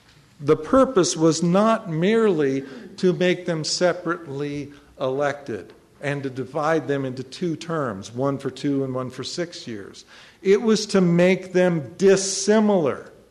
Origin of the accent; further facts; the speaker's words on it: Idaho, United States; When I was growing up in Idaho, the reaction to that would be, my ass.